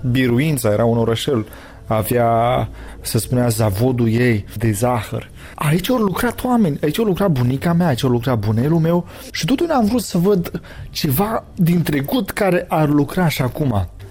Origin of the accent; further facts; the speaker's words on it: Moldova; sunt din Republica Moldova, o țară mică, cu puțini oameni, dar cu inimă mare.